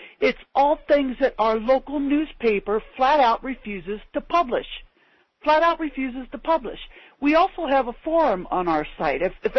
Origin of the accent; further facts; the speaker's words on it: Ashland, Ohio, United States; In particular, my hometown newspaper, the Ashland Daily Fish Wrap, okay? I'm the webmaster for a community activist group here in Ashland that stemmed from Ashland County, Ohio